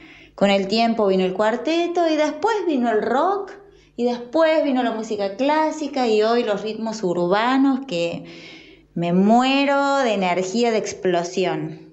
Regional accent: Córdoba, Argentina; de la Selva de Cemento de la ciudad de Córdoba. Mujer, madre, sola, pobre, luchadora

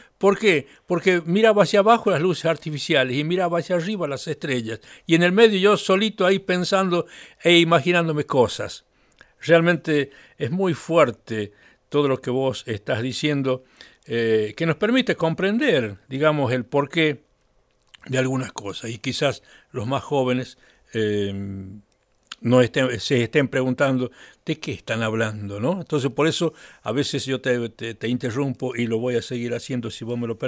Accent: Tinogasta, Catamarca, Argentina; vos sabés que yo soy de Tinogasta

